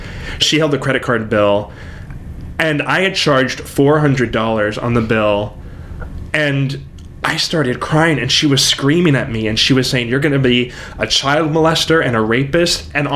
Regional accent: Corpus Christi, Texas, United States; I grew up in Corpus Christi, Texas. My mom and dad divorced when I was 2 years old, and my sister and I were raised by my grandmother.

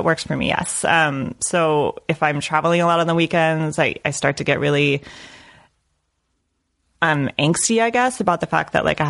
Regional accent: El Paso, Texas, United States; I'm from El Paso, Texas.

